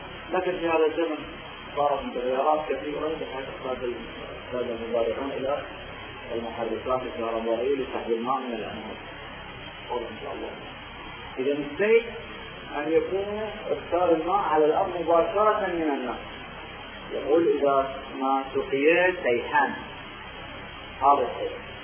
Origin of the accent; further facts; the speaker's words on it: Iraq; قال الذي يسمى عندنا في العراق بيمني